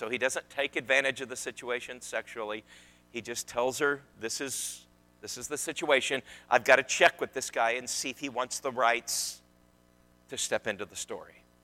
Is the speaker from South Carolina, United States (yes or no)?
no; Neosho, Missouri, United States; I'm from the Ozarks. My elementary school, I was raised in Neosho, Missouri.